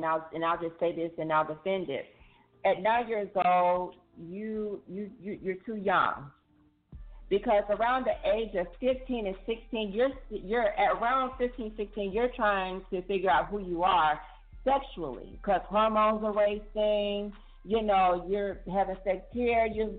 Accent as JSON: {"language": "English", "town": "Macon", "region": "Georgia", "country": "United States", "tie": "born or raised there", "said": "Because I know growing up in Macon, in high school, you know, I had a lot of LGBT friends."}